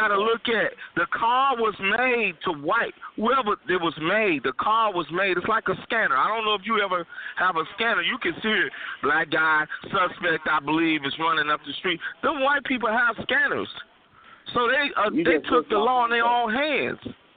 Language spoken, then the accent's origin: English; the South, United States; nobody know what was really said, but I can imagine, because I'm from the South. I've lived where they had signs that say when the sun go down, nigger be out of town.